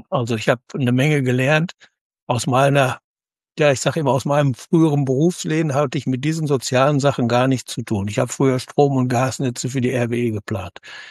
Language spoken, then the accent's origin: German; Rheda-Wiedenbrück, North Rhine-Westphalia, Germany; Jetzt muss ich sagen, ich komme aus Reda-Wiedenbrück.